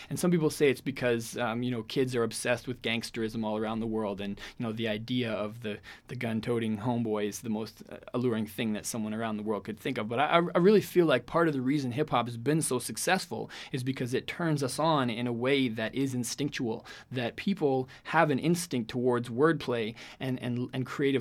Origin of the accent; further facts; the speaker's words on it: Canada; I come from Canada